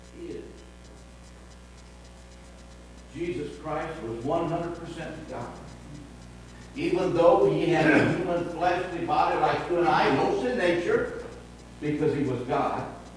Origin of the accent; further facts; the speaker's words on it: St. Louis, Missouri, United States; born there; I was born in St. Louis. Mom was a Catholic. Dad wasn't anything. So I was raised Catholic, baptized Catholic, went to Catholic school.